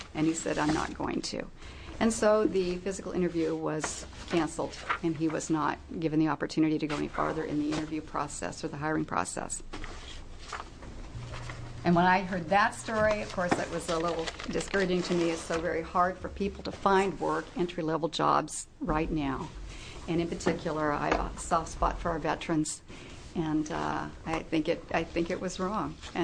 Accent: Oregon, United States; For the record … I'm from Polk County, live in Dallas, Oregon.

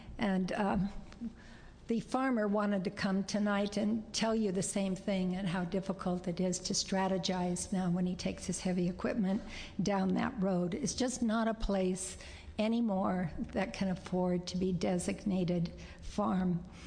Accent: Hillsboro, Oregon, United States; born there; I was born in Hillsboro, as was my great-grandfather.

